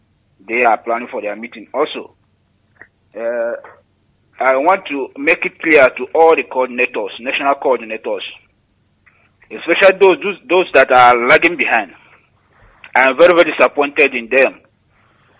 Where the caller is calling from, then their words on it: Dakar, Senegal; I'm calling from Dakar, Senegal.